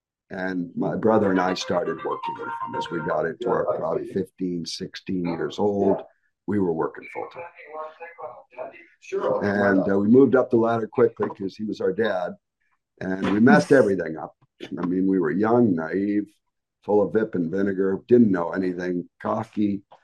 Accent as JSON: {"language": "English", "country": "Canada", "tie": "born there", "said": "I was born in Canada, and my father was he got into ranching, and it was a rather large ranch"}